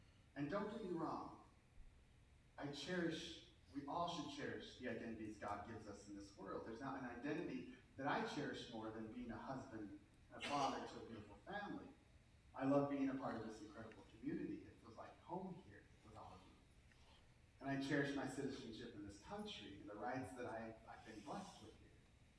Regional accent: United States; As an American, I'll fight for my freedom first before I'm going to fight for someone else's who lives in another country.

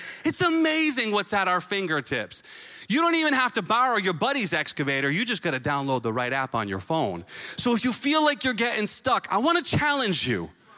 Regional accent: New England, United States; And I have been born and raised in New England and I've always believed.

